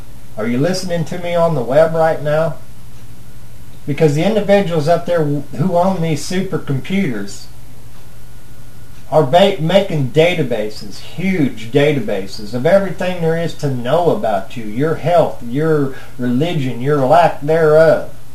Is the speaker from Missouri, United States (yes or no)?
yes; Missouri, United States; Well, I'm from Missouri.